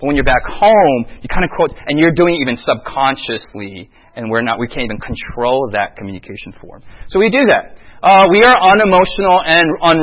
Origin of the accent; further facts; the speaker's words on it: United States; I'm an American. I talk loud on the subway. I'm going to talk with my English accent.